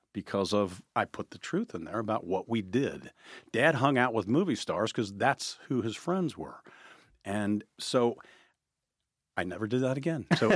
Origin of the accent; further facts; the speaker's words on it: Cincinnati, Ohio, United States; But so I'm from Northside, so it's sled riding, because that's what you do, right?